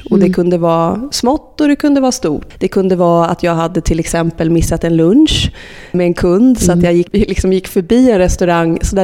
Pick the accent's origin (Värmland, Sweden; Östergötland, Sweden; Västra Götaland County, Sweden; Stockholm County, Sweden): Östergötland, Sweden; Norrköping; faktum är att jag är från Norrköping